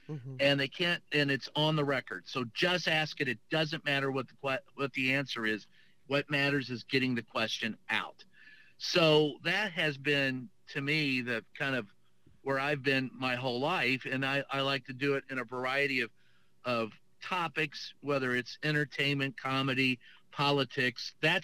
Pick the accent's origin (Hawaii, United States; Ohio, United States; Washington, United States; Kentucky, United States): Kentucky, United States; See, I grew up in Kentucky, so none of this is new to me.